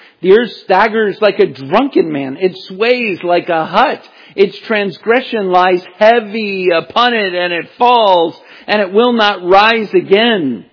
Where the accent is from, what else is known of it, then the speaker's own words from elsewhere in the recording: Virginia Beach, Virginia, United States; now in Georgia, United States; But I grew up in Virginia Beach. We used to get the real thing in Virginia Beach.